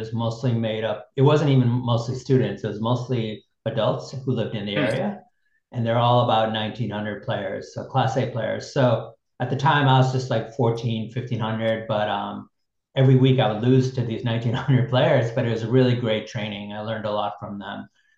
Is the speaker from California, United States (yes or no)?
no; Newington, Connecticut, United States; I grew up in Newington, Connecticut.